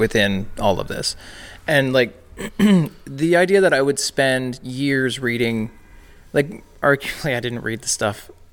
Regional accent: Cobourg, Ontario, Canada; in my hometown, it's Cobourg, Ontario. It's east of Toronto. It's a little town.

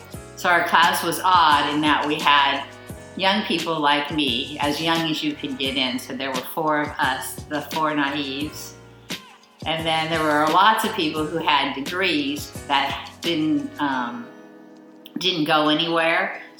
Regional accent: La Jolla, California, United States; born there; Okay, so I was born here in Ocean Beach. Actually, I was born at Scripps Hospital in La Jolla

